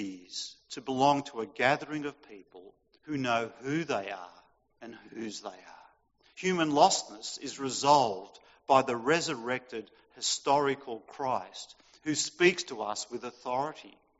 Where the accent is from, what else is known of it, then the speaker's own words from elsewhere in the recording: Sydney, New South Wales, Australia; I was born in Sydney and brought up in the Northern Beaches. I went to Narrabeen Boys High School